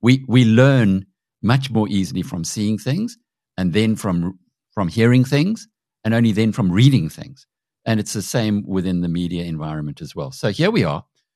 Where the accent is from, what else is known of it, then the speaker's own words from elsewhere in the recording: South Africa; Now, I'm a South African. This is my home. This is where I've been.